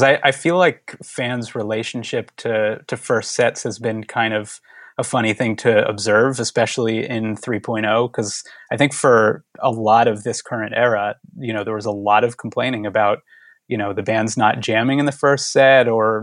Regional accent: Philadelphia, Pennsylvania, United States; In Philadelphia.

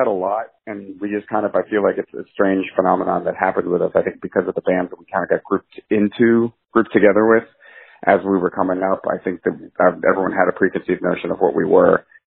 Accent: Massachusetts, United States; moved away as an adult; also born or lived in New York; now in Nashville, United States; Yeah, well, I grew up in Massachusetts. I moved to New York in 2003 when I joined … the rest of the guys were all New York based. Anthony and I moved to Nashville just about 5.5 years ago.

